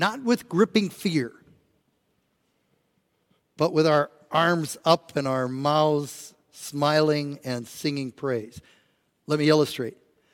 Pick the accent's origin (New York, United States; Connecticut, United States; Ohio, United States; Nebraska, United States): Nebraska, United States; I was raised in Nebraska.